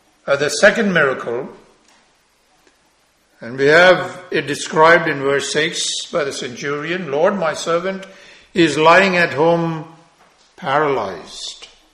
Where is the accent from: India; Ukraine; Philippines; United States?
India; Growing up in India, I don't know how it is now, but there are large colonies of lepers.